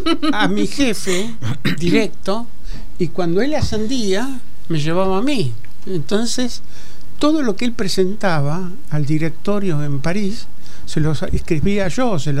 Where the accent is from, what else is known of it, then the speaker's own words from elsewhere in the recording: Buenos Aires, Argentina; Yo soy nacido y criado en Capital, en la ciudad de Buenos Aires.